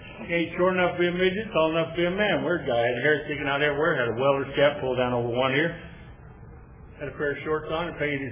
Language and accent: English; Texas, United States; I think, well, I'm from Texas. I'm a cowboy.